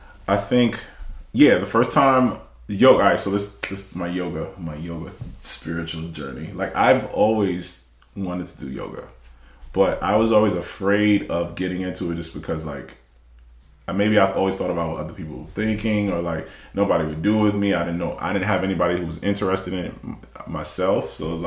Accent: Michigan, United States; Oh, I'm from Michigan.

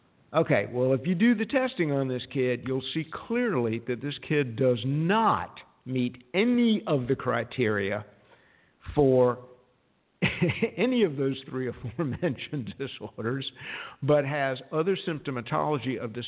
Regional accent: the South, United States; And I'm from the South, so I can make fun of it. So, you know, all you Southerners, chill out, y'all.

